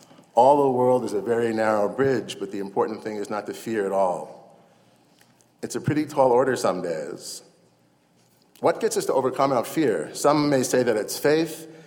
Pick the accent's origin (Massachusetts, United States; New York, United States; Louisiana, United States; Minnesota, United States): New York, United States; Brooklyn; I grew up in Brooklyn, New York. I was raised Jewish.